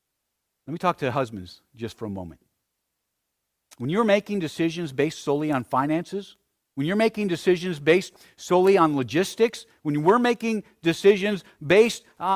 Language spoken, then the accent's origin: English; United States; I think we as Americans, I know I, as an American, I really value my comfort.